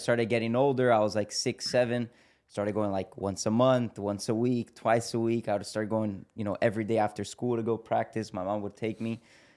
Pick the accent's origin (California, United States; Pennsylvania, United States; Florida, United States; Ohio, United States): Florida, United States; Miami; No, so we were born in Miami. Okay. But obviously, our family, you know, they're from Brazil. And we grew up in Miami.